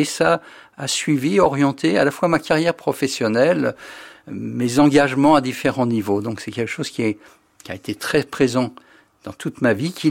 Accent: Paris, Île-de-France, France; Je suis né à Paris. J'habitais le 10e arrondissement rue de Lancrie

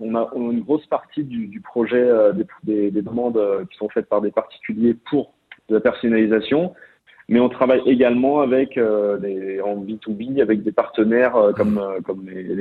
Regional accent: Quimper, Brittany, France; born there; Donc moi, je suis né à Quimper.

